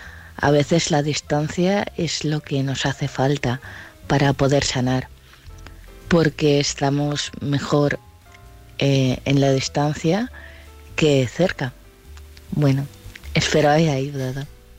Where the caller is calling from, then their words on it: Vilanova, Spain; de Vilanova.